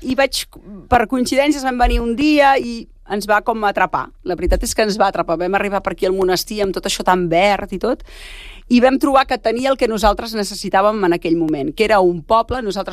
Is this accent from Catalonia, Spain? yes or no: yes; Berga, Catalonia, Spain; now in Sant Cugat del Vallès, Spain; I això, potser perquè sóc de Berga, per mi és el que més m'agrada.